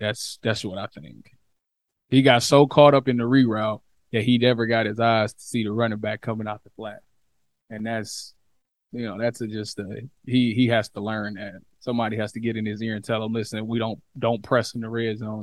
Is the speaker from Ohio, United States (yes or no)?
yes; Cleveland, Ohio, United States; it didn't mean much because I'm from Cleveland, so it means more to me.